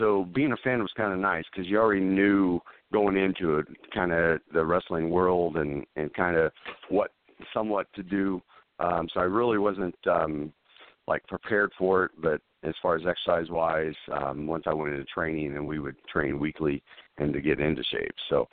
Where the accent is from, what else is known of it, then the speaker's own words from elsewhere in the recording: Midwest, United States; now in Omaha, United States; growing up in the Midwest, followed the Central States area championship wrestling as a kid